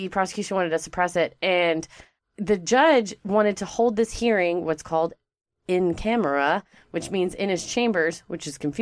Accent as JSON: {"language": "English", "region": "Texas", "country": "United States", "said": "And it's because we're from Texas."}